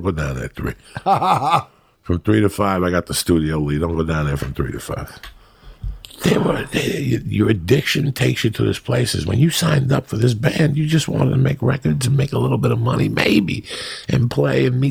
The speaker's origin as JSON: {"language": "English", "town": "San Diego", "region": "California", "country": "United States", "said": "met with another guy from where we're from San Diego"}